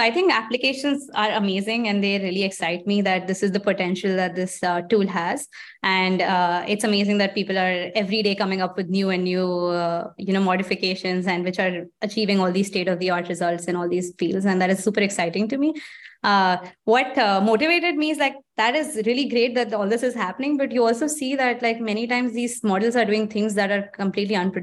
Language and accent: English; India; moved away as an adult; now in United States; I grew up in India. I did my undergrad in India in IIT Delhi. And after that, I moved to the US to start my PhD. And this was in the year of 2015